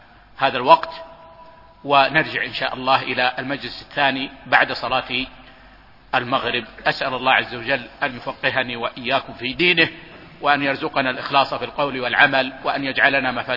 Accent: Saudi Arabia; بلادنا المملكة العربية السعودية،

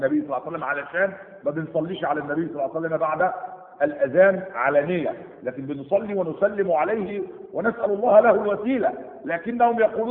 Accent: Egypt; هنا في بلادنا مصر

